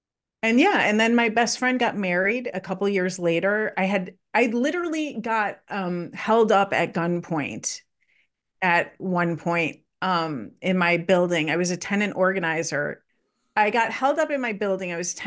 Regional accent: Chicago, Illinois, United States; moved away as an adult; now in New York, United States; I came to New York by myself. I grew up in Chicago.

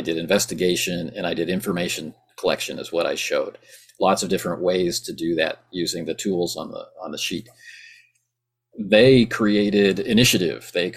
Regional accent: Atlantic Canada, Canada; I'm from Atlantic Canada, and I really don't know how anybody in a small town where I was got a hold of Dungeons and Dragons at all

